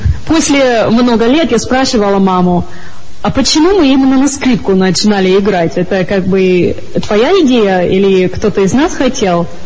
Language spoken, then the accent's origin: Russian; Colorado, United States; also born or lived in New York; Я коренная американка, я родилась в штате Нью-Йорке и выросла с 6 месяцев в штате Колорадо. Прекрасное место, горы рядом